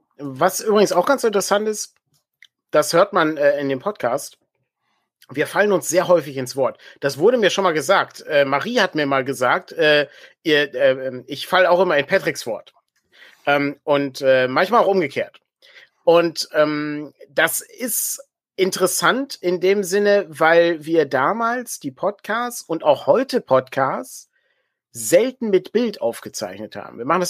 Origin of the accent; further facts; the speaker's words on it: North Rhine-Westphalia, Germany; wir kommen aus dem Ruhrpott.